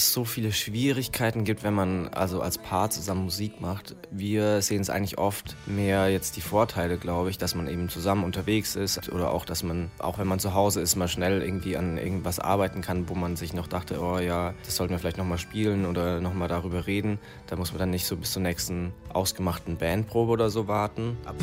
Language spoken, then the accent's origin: German; Würzburg, Bavaria, Germany; wir kommen aus Würzburg.